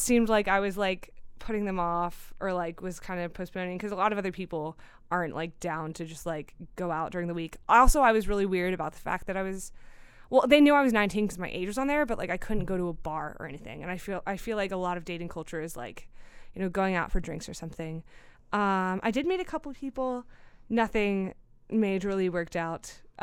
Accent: Pennsylvania, United States; I'm from Pennsylvania, so it's kind of ironic. I do live near Hershey Park. I'm from Bucks County, Pennsylvania. Public school squad, we out here.

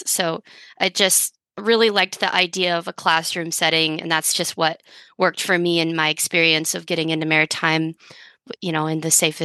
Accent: Ketchikan, Alaska, United States; So born and raised in Ketchikan, Alaska. Ketchikan is primarily a fishing community

